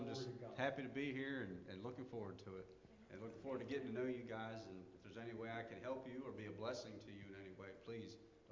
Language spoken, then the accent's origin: English; Maryland, United States; also born or lived in Maine; I grew up originally on the Eastern Shore of Maryland in Caroline County. I don't know if any of you are familiar with that. But then joined the Marine Corps.